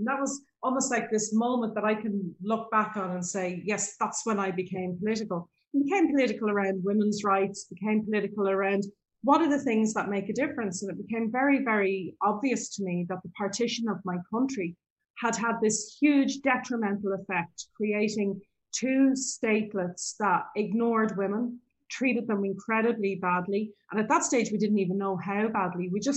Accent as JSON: {"language": "English", "town": "Dublin", "region": "Leinster", "country": "Ireland", "tie": "born or raised there", "said": "I'm from Dublin. Grew up in the 1970s and 80s in Dublin, from a kind of working class background. And I was living in Talla."}